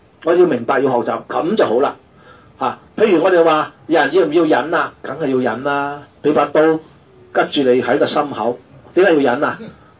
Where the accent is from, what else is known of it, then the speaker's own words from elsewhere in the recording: China; 宇宙我哋中國人個哲學就用咗道呢個字